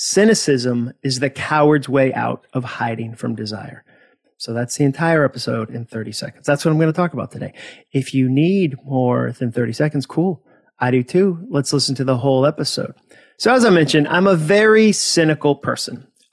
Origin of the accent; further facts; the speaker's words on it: Massachusetts, United States; Remember I said I was from Massachusetts? We use the word wicked to mean very.